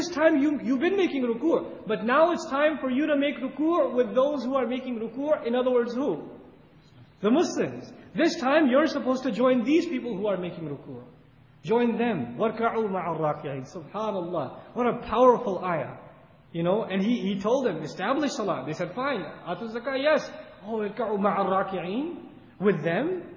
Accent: New York, United States; now in Texas, United States; at least I haven't had much Texas experience yet, I'm from New York still in my head.

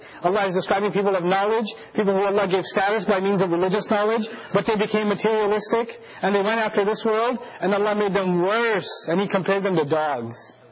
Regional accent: India; It isn't, because I'm Indian, I and others are human beings.

